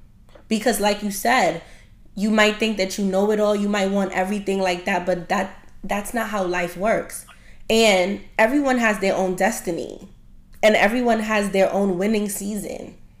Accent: Brooklyn, New York, United States; I grew up in Brooklyn and I was always, the word that I'm looking for is admire.

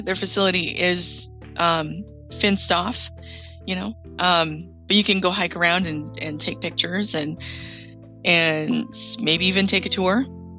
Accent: North Pole, Alaska, United States; And around Fairbanks, and I grew up in North Pole, we had a lot of sites like

